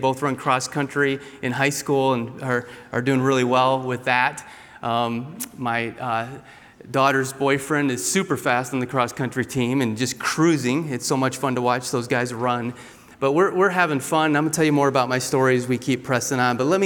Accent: Michigan, United States; now in South Carolina, United States; Well, my wife and I came from Michigan to South Carolina to go to seminary here, and we had to change some language.

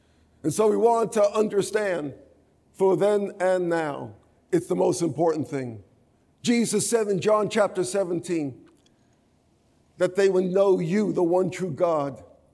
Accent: New York, United States; now in Charlotte, United States; I come from up north in Charlotte. Okay. I was raised in New York, but I repented all the way down to Charlotte.

